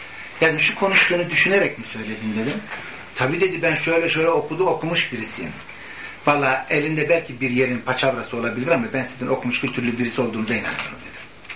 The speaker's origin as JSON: {"language": "Turkish", "country": "Belgium", "tie": "born or raised there", "said": "Demesin hoş ben burada Belçika'da büyüdüm dedim."}